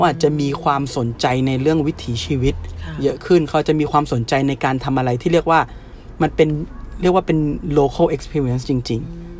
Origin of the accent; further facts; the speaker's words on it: Bangkok, Thailand; ผมเกิดและโตแถวย่านบางรักผมก็จะเดินเขาพากินแถวย่านบางรัก